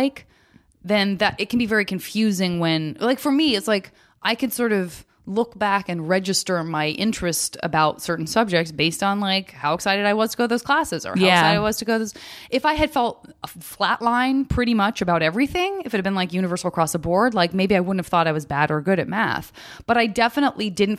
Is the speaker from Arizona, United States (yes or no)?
yes; Tucson, Arizona, United States; I was in Tucson, Arizona.